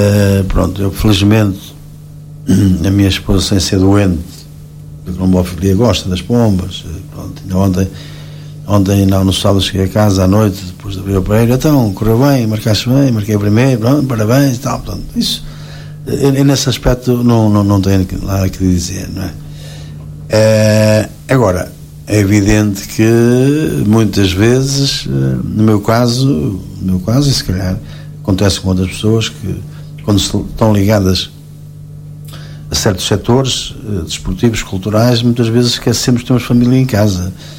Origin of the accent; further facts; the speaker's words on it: São João de Ver, Aveiro, Portugal; tenho orgulho naquilo que tenho feito ao longo de muitos anos para a minha terra, que é São João de Ver.